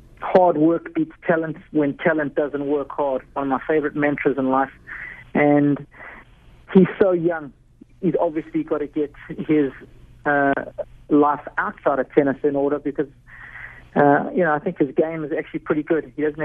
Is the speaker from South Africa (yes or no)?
yes; Durban, KwaZulu-Natal, South Africa; what I grew up with here in Durban, South Africa. Grew up playing all our tennis on hard courts.